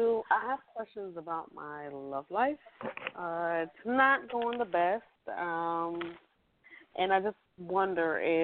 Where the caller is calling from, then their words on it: Tampa, Florida, United States; I'm calling from Tampa, Florida.